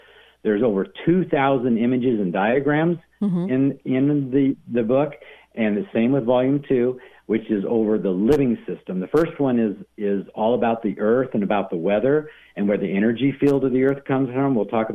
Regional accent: Arizona, United States; Most of your petrified wood, I'm from Arizona originally. We have the largest petrified forest in the whole world that's been preserved there.

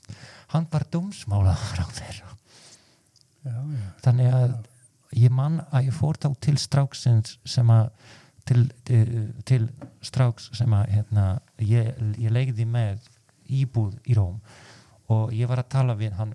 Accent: Poznan, Greater Poland, Poland; Icelandic is a second language; also born or lived in Rome; Hann heitir Poznan og í vestur hluta Pólands svona mitt mitt í Berlínar og Varsjá og ég á tvo bræður og þeir búa þar og líka amma mín

